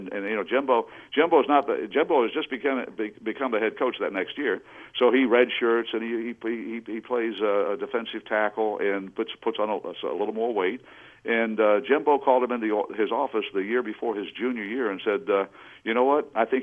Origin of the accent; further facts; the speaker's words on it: Mineral Ridge, Ohio, United States; And I was raised in Mineral Ridge just outside of Niles, Ohio.